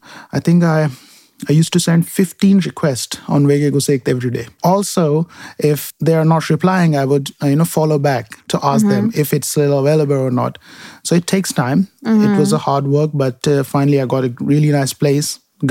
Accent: Karachi, Sindh, Pakistan; now in Germany; I'm from Karachi, Pakistan, and I'm studying Master's in Management and Data Science here in Lufana. I've been here for 1.5 months now

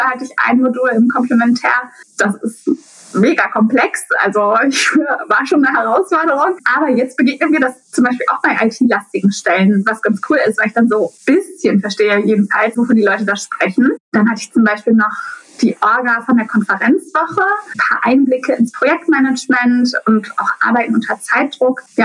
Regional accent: Germany; now in Berlin, Germany; Also aufgewachsen bin ich in der Nähe von Hamburg. Das ist ja so ein Dunstkreis von Lüneburg jedenfalls irgendwie.

